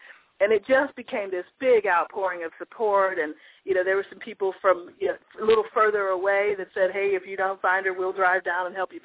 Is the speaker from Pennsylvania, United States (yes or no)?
no; Tulsa, Oklahoma, United States; I made the decision to relocate back to my hometown of Tulsa full-time. While I do spend time teaching at UCR, I have moved my home base to my hometown.